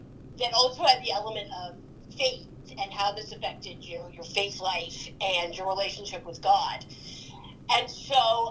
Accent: Columbus, Ohio, United States; I'm the oldest of three kids. I grew up outside Columbus, Ohio.

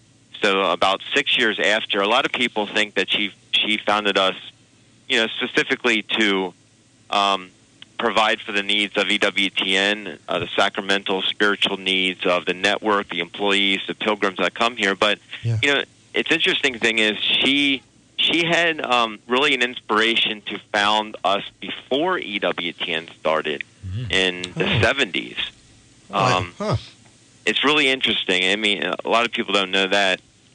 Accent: Harrisburg, Pennsylvania, United States; I'm from Pennsylvania originally.

